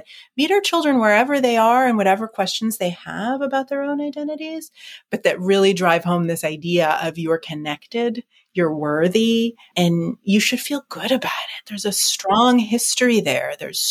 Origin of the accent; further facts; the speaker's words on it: Rochester, New York, United States; I grew up in Rochester, New York, and we were in my old neighborhood